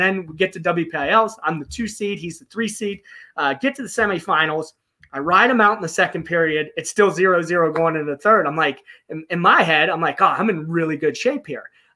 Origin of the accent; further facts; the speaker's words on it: Connellsville, Pennsylvania, United States; And I think just from being from Connellsville, growing up in Connellsville, it's easy to relate to these guys.